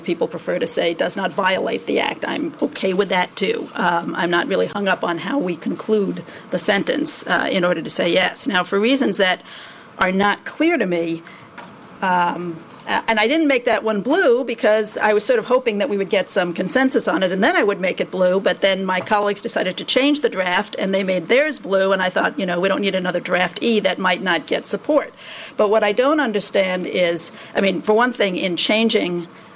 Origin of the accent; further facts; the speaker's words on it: New Jersey, United States; But the other change, I'm from New Jersey, so